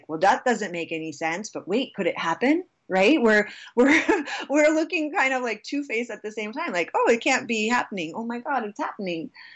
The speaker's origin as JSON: {"language": "English", "country": "United States", "tie": "born or raised there", "said": "I am a Muslim. I grew up in America when I feel like in the late 70s, early 80s, like no one was talking about Muslims."}